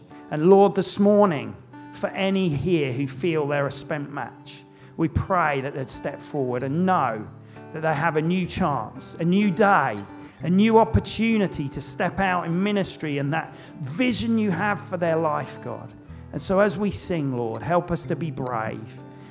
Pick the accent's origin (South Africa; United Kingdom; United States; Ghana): United Kingdom; No one's looking at anybody. We're British.